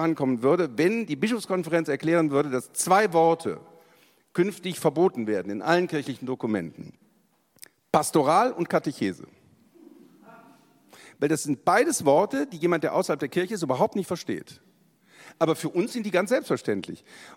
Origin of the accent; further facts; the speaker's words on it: North Rhine-Westphalia, Germany; Und sage, ja, das Christentum ist bei uns im Rheinland erfunden worden, es ist nach 1000 Jahren dann in Palästina gelandet. Wir Rheinländer sind da immer so bescheiden, dass wir das nicht sagen.